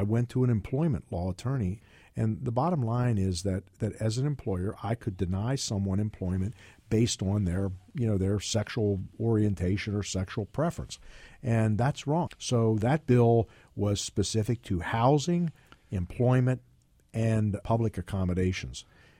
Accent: York, Pennsylvania, United States; I grew up in York, Pennsylvania, grew up on a farm. My mother gave horseback riding lessons for probably a little over 50 years. So I grew up in a blue-collar family.

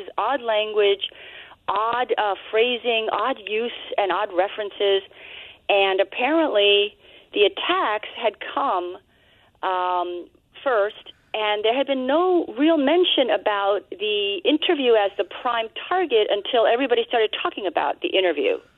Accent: United States; One, as an American, I'll just first say that it is very unfortunate.

